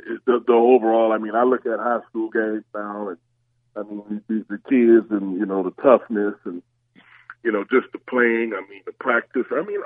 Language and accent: English; Miami, Florida, United States; I'm from Miami. I'm a Miami boy. I'm from Miami.